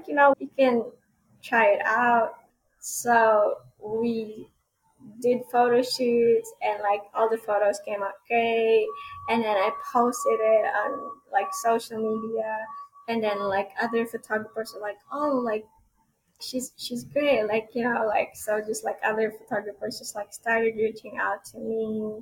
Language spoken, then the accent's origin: English; Philippines; I'm Filipino, and there's like a lot of Filipino restaurants here